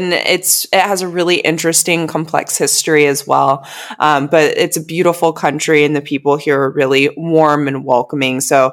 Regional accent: California, United States; So I'm from the United States originally, from California.

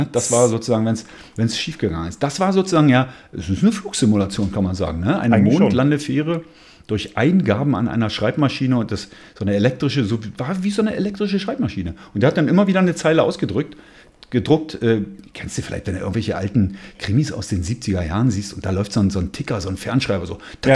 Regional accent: Oschersleben, Saxony-Anhalt, Germany; also sprich in einem Betrieb in Oschersleben, wo ich herkomme.

